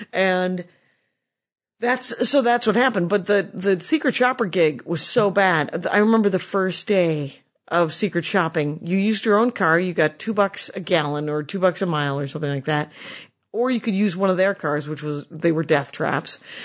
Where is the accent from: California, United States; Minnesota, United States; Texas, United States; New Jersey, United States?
Minnesota, United States; I came from Minnesota